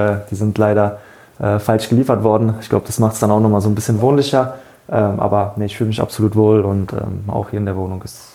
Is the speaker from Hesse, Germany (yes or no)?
no; Berlin, Germany; Ich bin ja auch aufgewachsen am Stadtrand von Berlin